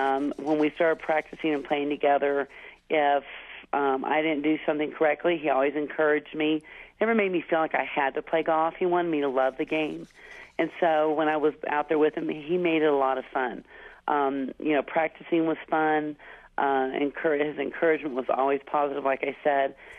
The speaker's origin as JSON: {"language": "English", "town": "Roswell", "region": "New Mexico", "country": "United States", "tie": "born or raised there", "also_born_or_lived": "California", "said": "Well, I was born in California, raised in Roswell, New Mexico."}